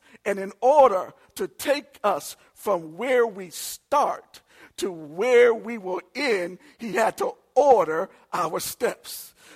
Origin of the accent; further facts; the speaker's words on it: Maryland, United States; also born or lived in New Orleans / New Jersey; now in Minnesota, United States; I grew up in Maryland. My plan was to live in New York.